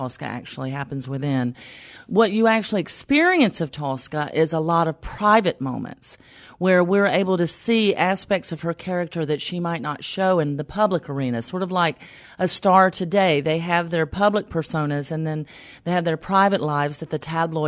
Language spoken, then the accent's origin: English; Tobaccoville, North Carolina, United States; accent: southern; I know I hail from Tobaccoville, North Carolina.